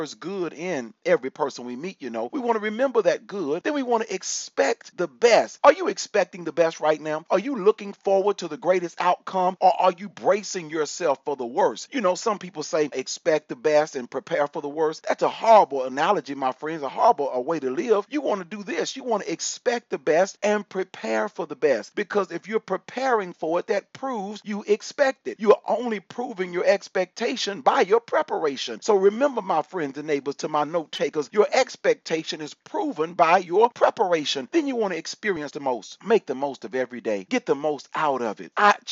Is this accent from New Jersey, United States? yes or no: no; Texas, United States; you know I'm a Texan, and everybody in Texas, just about, we all shoot guns.